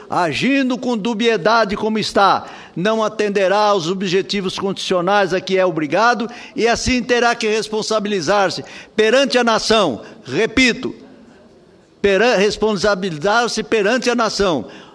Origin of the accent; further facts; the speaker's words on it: Brazil; todos nós somos brasileiros.